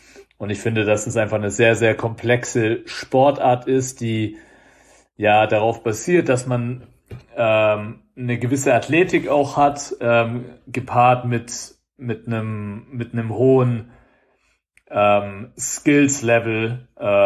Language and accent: German; Nuremberg, Bavaria, Germany; bin 33 Jahre alt, komme gebürtig aus Nürnberg